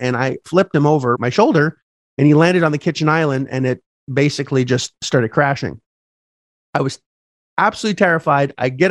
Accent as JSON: {"language": "English", "country": "Canada", "said": "Oh, I'm from Canada. Oh, do you go there often? Yeah, I go back and forth."}